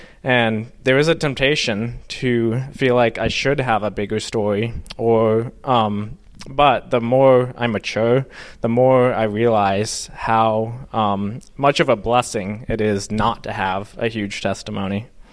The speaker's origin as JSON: {"language": "English", "region": "Maine", "country": "United States", "said": "I'm from Midcoast, Maine."}